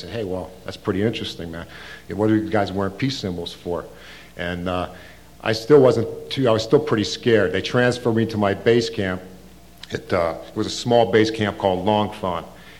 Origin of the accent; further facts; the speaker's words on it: Pennsylvania, United States; I mean, a town I grew up in Western Pennsylvania is a steel mill coal mine town.